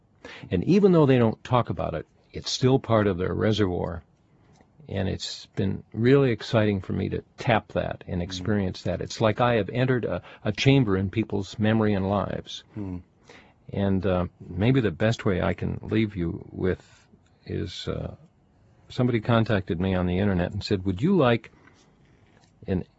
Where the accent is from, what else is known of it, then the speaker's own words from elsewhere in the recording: Chicago, Illinois, United States; I'm from Chicago, and I was just very taken by the style and the magnificence of this hour-long show.